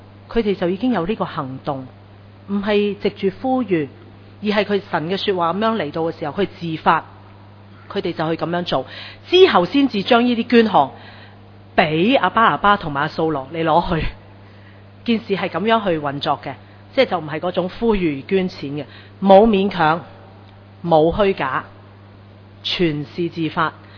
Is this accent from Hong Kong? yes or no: yes; Hong Kong; 作为一个香港人